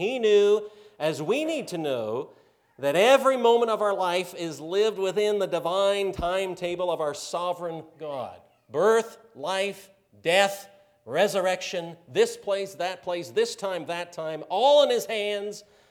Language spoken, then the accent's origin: English; Canada; born there; also born or lived in New Zealand / California; We've lived in New Zealand. We've lived in California. We're Canadian by birth.